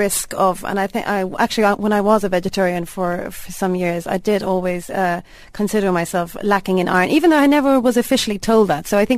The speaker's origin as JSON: {"language": "English", "country": "Ireland", "said": "being Irish"}